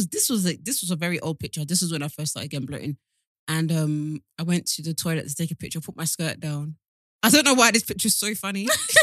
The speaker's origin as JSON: {"language": "English", "country": "Nigeria", "said": "I know I'm Nigerian, but allow it."}